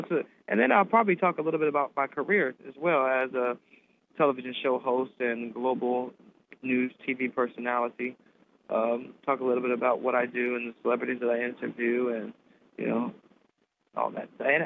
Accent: Cincinnati, Ohio, United States; I was born and raised in Cincinnati.

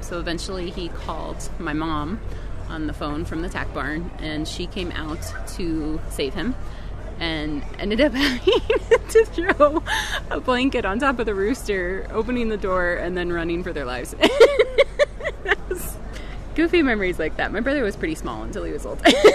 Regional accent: Grand Island, Nebraska, United States; born or raised there; now in Denver, United States

